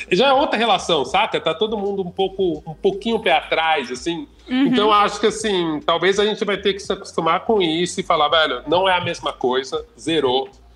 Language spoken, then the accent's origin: Portuguese; São Paulo, Brazil; now in Rio de Janeiro, Brazil; ainda mais sendo paulistano e estando no Rio